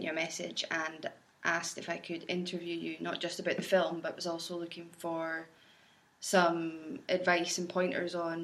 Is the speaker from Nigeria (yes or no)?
no; Edinburgh, Scotland, United Kingdom; now in Glasgow, United Kingdom; Originally I'm from Edinburgh, but I've lived in Glasgow for the last couple of years now